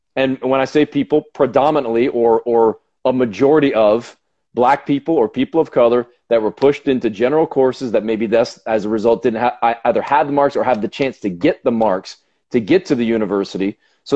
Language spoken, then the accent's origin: English; Burlington, Ontario, Canada; So I grew up in Burlington, Ontario.